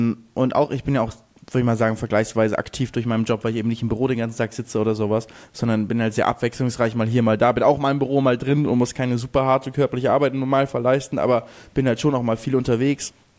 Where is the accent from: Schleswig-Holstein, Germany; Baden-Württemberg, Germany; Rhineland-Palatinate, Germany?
Schleswig-Holstein, Germany; Lübeck; die gewinnen immer bei uns in Lübeck haben die immer den, gibt's immer alle Schulen treten gegeneinander so Leichtathletik